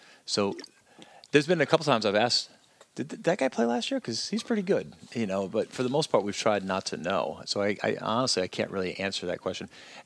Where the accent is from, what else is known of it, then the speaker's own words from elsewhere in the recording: Syracuse, New York, United States; I'm from Syracuse, New York, so I appreciate the cool.